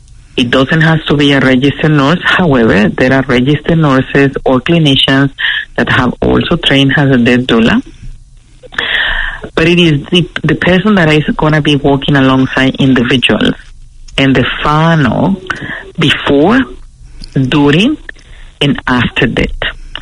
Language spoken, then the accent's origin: English; Mexico; So I am originally from Mexico